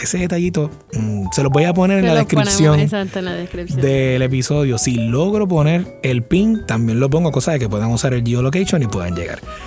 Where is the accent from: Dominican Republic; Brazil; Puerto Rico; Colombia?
Puerto Rico; Y yo, como buen puertorriqueño, que no lee las instrucciones, empecé a darle al botón.